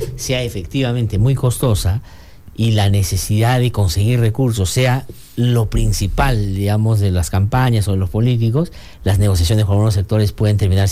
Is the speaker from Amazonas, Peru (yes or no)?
yes; Amazonas, Peru; en mi región de donde soy yo, en Amazonas